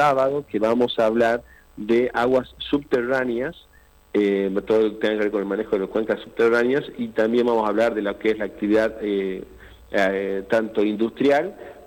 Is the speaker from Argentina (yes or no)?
yes; Salta, Argentina; porque cada vez somos más salteños